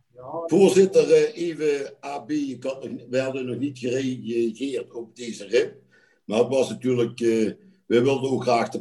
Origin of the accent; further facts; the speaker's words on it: Amby, Limburg, Netherlands; now in Berg, Netherlands; Ik woon in Berg, ik heb in Valkenburg gewoond en ik kom van Ambi.